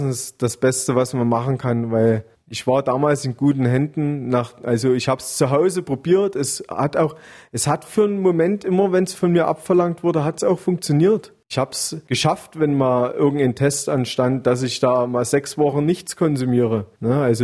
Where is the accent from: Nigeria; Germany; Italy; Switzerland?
Germany; East Germany; ich komme ja hier aus dem Osten, aus der Nähe Tschechiens und so.